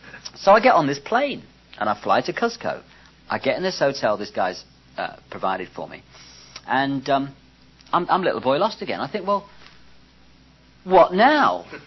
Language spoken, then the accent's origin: English; England, United Kingdom; So what I've done, being English, I've seen there's a plane going in about 20 minutes.